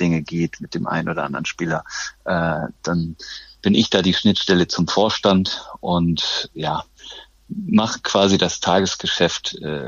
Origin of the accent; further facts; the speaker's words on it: Bremen, Germany; born there; Ich bin in Bremen geboren, in Blumenthal, aber das ist so 15, 20 Autominuten von Bremen entfernt, in der Nähe von Osterholz-Scharmbeck.